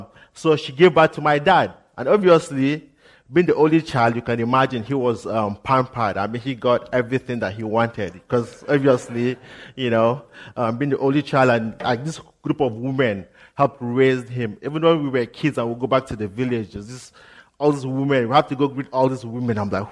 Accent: Nigeria; And for those of you who are new already, you know that this accent is different. So I'm from Nigeria

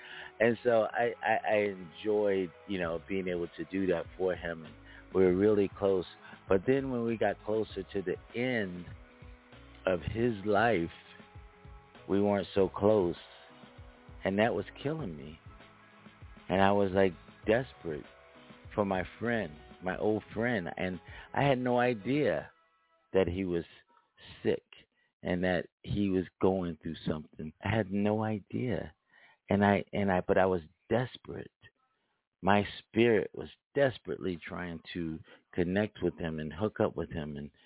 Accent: Philadelphia, Pennsylvania, United States; we both were from the other coast. We were from the East Coast. He was from Ohio, Dayton, Ohio, and I was from Philadelphia

